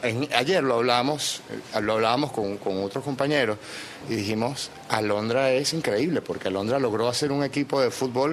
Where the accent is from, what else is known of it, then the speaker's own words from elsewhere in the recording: Venezuela; now in Spain; Sí, yo crecí en Venezuela, crecí en Venezuela.